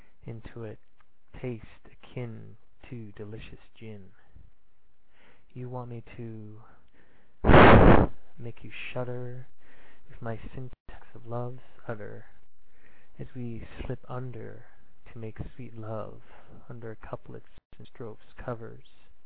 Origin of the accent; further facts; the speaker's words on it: Thunder Bay, Ontario, Canada; I'm from Thunder Bay, Ontario.